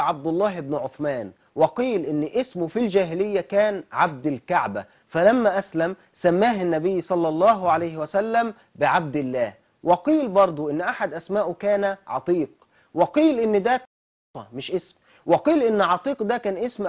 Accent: Egypt

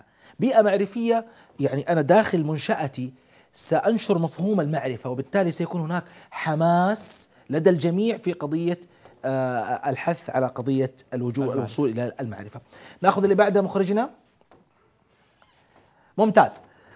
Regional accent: Jeddah, Makkah Province, Saudi Arabia; بالمناسبة عندنا في جدة مكتبة الملك فهد العامة

